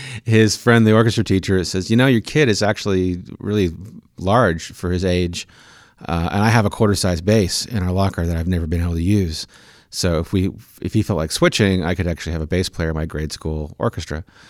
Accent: Manhattan, Kansas, United States; I grew up in Manhattan, Kansas. And that's where the beginning of my music started.

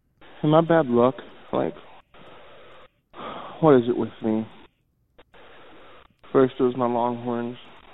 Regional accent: Houston, Texas, United States; And I'm from Houston, so I was kind of their fan, and they lost.

